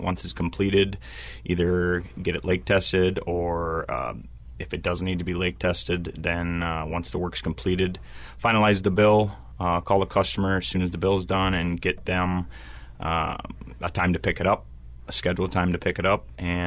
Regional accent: Woodbury, United States; I was born and raised in Woodbury, and I was in the military for 4 years.

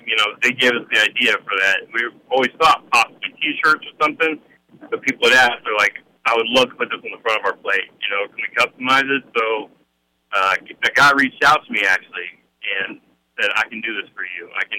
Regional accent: Hanover, Kansas, United States; Yeah, I grew up in Hanover. My family has a farm near the state line by Odell area. But grew up in Hanover, you know, went to school there.

